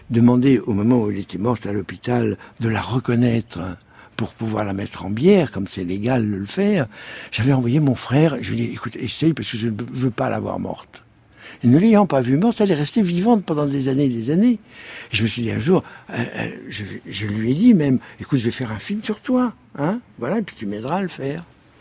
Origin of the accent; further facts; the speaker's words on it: Vendôme, Centre-Val de Loire, France; Je suis passé par ma ville natale, Vendôme.